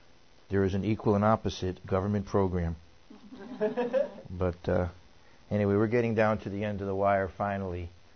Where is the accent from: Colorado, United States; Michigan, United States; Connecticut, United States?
Connecticut, United States; born there; And I'll say hi to … in Connecticut, where I was born in Connecticut, as some of you know.